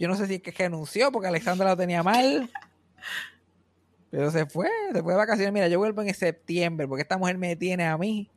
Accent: Mayagüez, Puerto Rico; como yo nací y me crié en Mayagüez

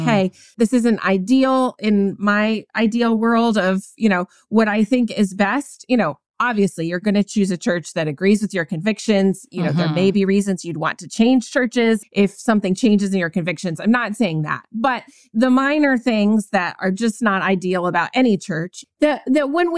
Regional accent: New England, United States; I thought, I have nothing in common with these women, because I was from New England.

